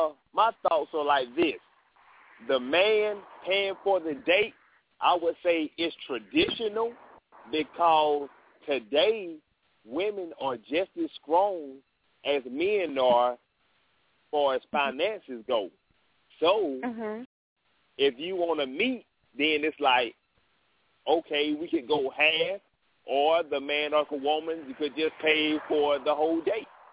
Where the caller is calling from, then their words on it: Orlando, Florida, United States; I'm from Orlando, Florida.